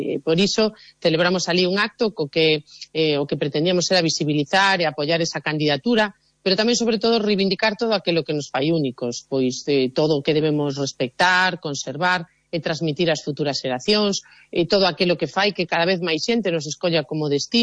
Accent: Galicia, Spain; Dicir que con moito orgullo que somos galegos

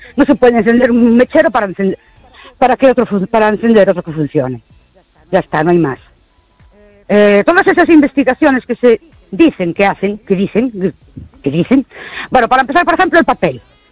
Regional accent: Ourense, Galicia, Spain; de Ourense.

